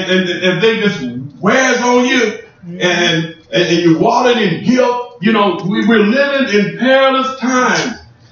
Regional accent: Mug, Oklahoma, United States; And see, I'm from Oklahoma, a little backwood place called Mug, Oklahoma. And I was a kid.

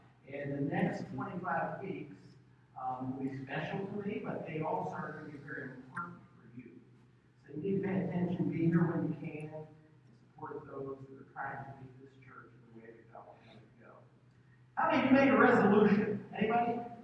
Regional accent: East Liverpool, Ohio, United States; I drove back to my hometown of East Liverpool.

